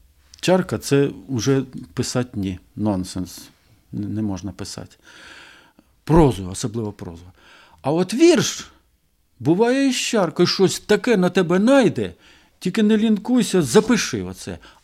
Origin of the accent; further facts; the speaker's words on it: Donbas, Ukraine; Ukrainian is a second language; Оскільки я сам з Донбасу, учився в російській школі, в російських вузах учився, українську мені довелось самому вивчати.